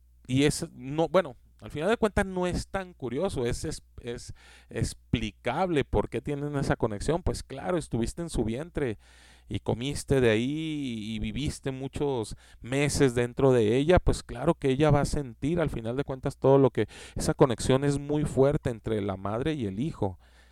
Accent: Mexico; Es algo muy feo que te identifiquen a ti como hombre mexicano

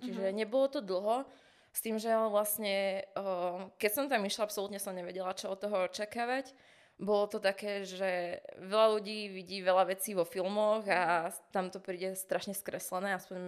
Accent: Banská Bystrica, Banská Bystrica Region, Slovakia; now in Bratislava, Slovakia; čo som vlastne z Bystrice, že okej, potrebujem vypadnúť z tohto mesta

